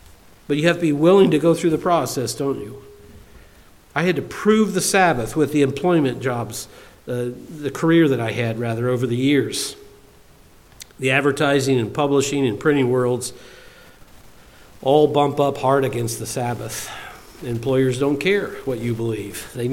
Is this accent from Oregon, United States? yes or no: no; Cincinnati, Ohio, United States; Of the peer group that I grew up with in Cincinnati, I can only think of two individuals that still attend with the Church of God.